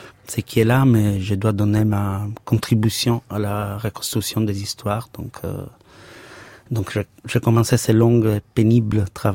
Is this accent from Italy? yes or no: yes; Sicily, Italy; French is a second language; chez moi en Sicile, c'est vert, c'est la Méditerranée, c'est des oliviers, des champs.